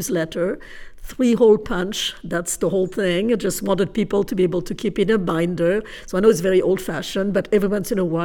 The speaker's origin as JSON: {"language": "English", "town": "Paris", "region": "Île-de-France", "country": "France", "tie": "born or raised there", "said": "I'm a wanderer. I grew up in Paris, which is a very large city."}